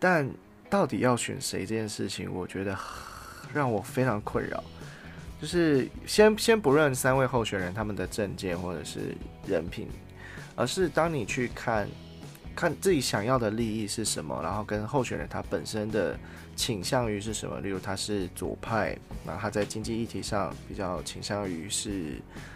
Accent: Taiwan; 我们从小就是在台湾长大嘛

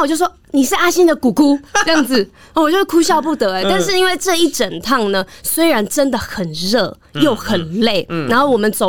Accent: northern Taiwan, Taiwan; 但是其实错了，可能只有我们北部人是这样想。

